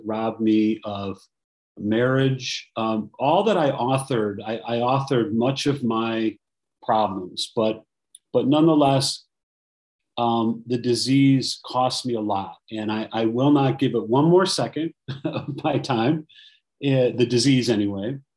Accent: Chicago, Illinois, United States; I am a recovered compulsive overeater, and I'm from the Chicago area.

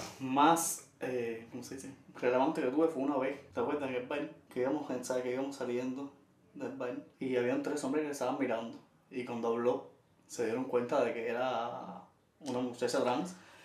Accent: Limonar, Matanzas, Cuba; Yo soy de Limoné.

